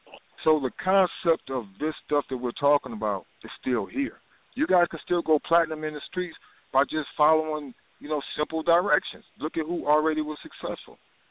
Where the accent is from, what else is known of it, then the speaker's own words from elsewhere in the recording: Compton, California, United States; I'm from Compton.